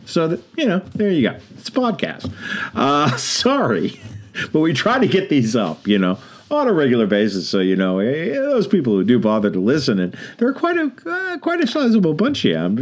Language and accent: English; Boston, Massachusetts, United States; moved away; I was brought up in Boston. My father worked at a business in Boston, and he was laid off, and he saw the change.